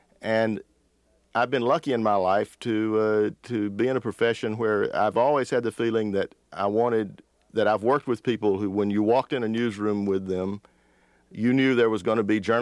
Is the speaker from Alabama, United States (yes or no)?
yes; Alabama, United States; I was greatly influenced as a young person growing up in Alabama when Bear Bryant was the football coach at the University of Alabama.